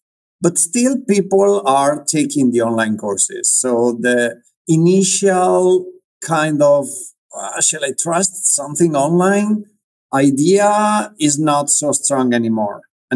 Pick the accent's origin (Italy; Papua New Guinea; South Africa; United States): Italy; first language Italian; English is a second language; And then I came back to Italy, my hometown actually, and from my hometown, I started a language school 20 years ago.